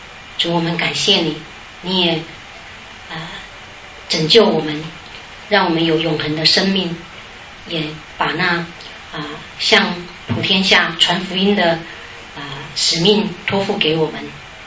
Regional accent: Taiwan; 听说一年到日本旅游有120几万人我们台湾人是冠军

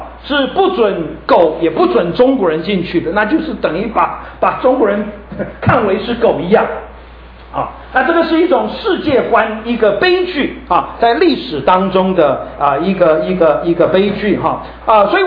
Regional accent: Kaohsiung, Taiwan; also born or lived in Pingtung; 我是在高雄，其实我是在屏东出生的，但是在高雄长大的。

